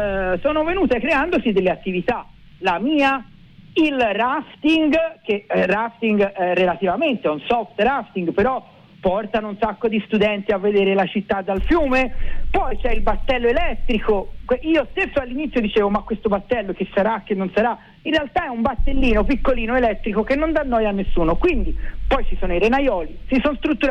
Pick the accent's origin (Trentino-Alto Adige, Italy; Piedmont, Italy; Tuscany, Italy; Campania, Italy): Tuscany, Italy; Florence; Noi siamo fiorentini